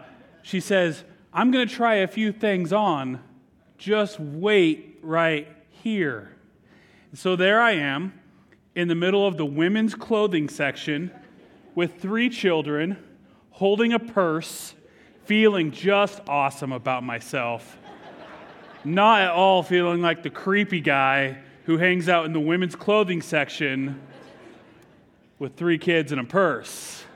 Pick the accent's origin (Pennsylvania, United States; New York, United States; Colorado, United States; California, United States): California, United States; I grew up in Southern California and everyone loves Disneyland.